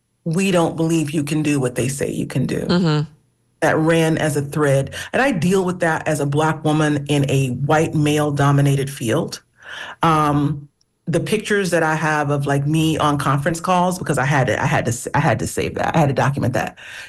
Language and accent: English; Jacksonville, Florida, United States; Absolutely. I grew up on it. I'm from Jacksonville, Florida. Don't tell nobody. I'm from Jacksonville, Florida.